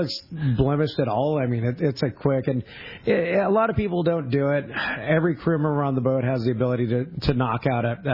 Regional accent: Fillmore, California, United States; also born or lived in Ventura; originally I grew up in Fillmore, up in Ventura County, out by Magic Mountain. Fished as a kid, moved from Fillmore to Ventura when I was like 9, and I hated it.

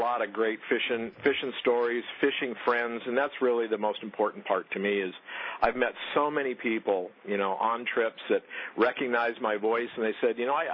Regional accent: Woodland Hills, California, United States; from Woodland Hills. So there you go.

